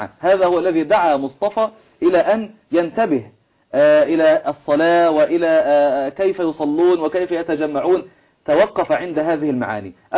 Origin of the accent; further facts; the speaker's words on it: Egypt; يعني زي كلية الحقوق عندنا في مصر كلية القانون.